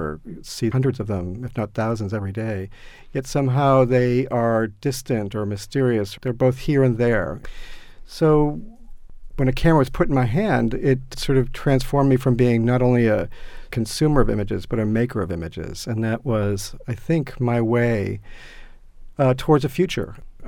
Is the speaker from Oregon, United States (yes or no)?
no; Medford, Massachusetts, United States; I grew up in Medford, but I hung out a lot in Somerville.